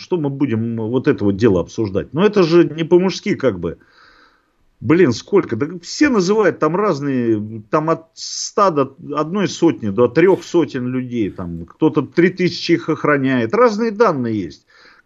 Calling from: Donetsk Oblast, Ukraine; я не из ЛНР вещаю, я из ДНР.

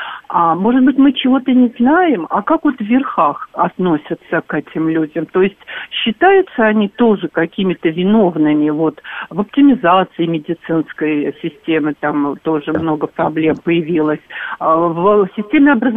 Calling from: Moscow Oblast, Russia; я из Подмосковья.

